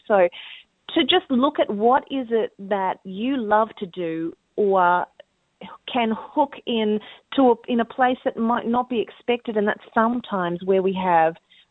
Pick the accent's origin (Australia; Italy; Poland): Australia; now in United States; I'm from Australia and living in America. I'm a singer.